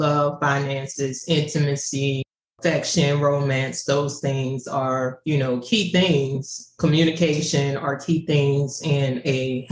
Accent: Louisiana, United States; moved away as an adult; also born or lived in Dallas; now in Maryland, United States; So, as you said … born and raised in Louisiana, small town in Louisiana. Went to college in Dallas, moved to the DMV area like 20 years ago, and currently live in Maryland.

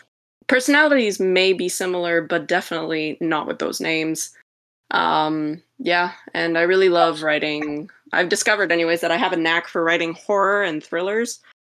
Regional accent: Montreal, Quebec, Canada; I'm originally from Montreal, still am from Montreal.

